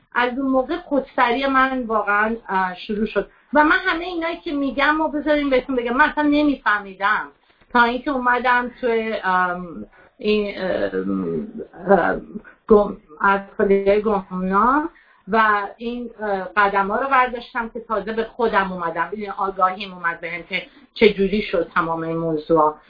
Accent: Tehran, Tehran Province, Iran; born there; من تو تهران به دنیا اومدم توی خانواده 7 نفری

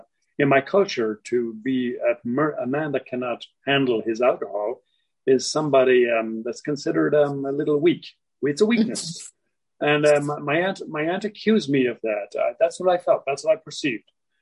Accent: Ireland; I'm Irish. Everybody loves the Irish because they like to drink.

